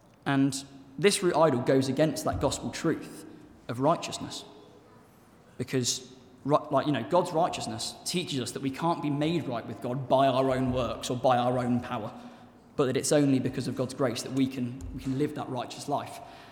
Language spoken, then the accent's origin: English; Gloucester, South West England, United Kingdom; I grew up in Gloucester, so you wouldn't understand the Gloucester links.